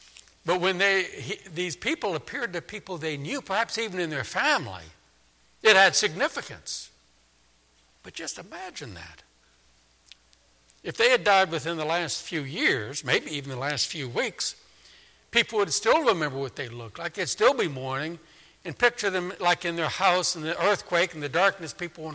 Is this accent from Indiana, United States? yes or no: no; New Orleans, Louisiana, United States; You know, I'm from New Orleans, and New Orleans is 10 feet below sea level, and it's swamps everywhere, Lake Pontchartrain to the north and Mississippi River to the south.